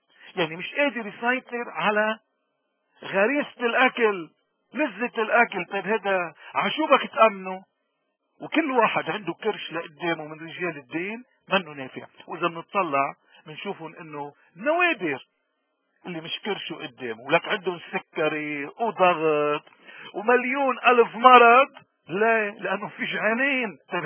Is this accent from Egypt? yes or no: no; Lebanon; نحن مرضنا كلبنانيين والمسيحية تحديدا مرضنا الغنمية